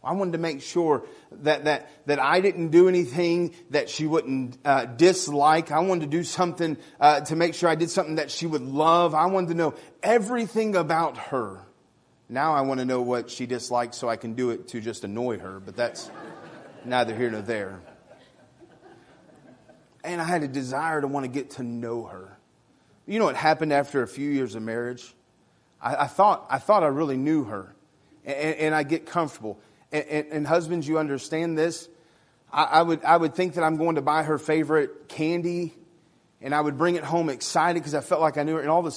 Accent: Arkansas, United States; I'm a Southerner. I'm from Arkansas.

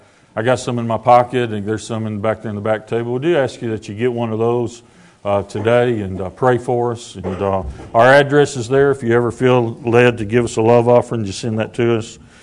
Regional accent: Kansas City, Missouri, United States; born there; I was born in Kansas City, so I feel like I'm a little bit at home. Amen. St. Luke's Hospital.

